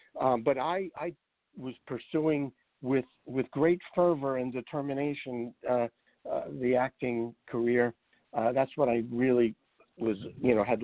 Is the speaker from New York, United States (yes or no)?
yes; Brooklyn, New York, United States; And I grew up in Brooklyn, and I was going to schools in Manhattan for singing, dancing, acting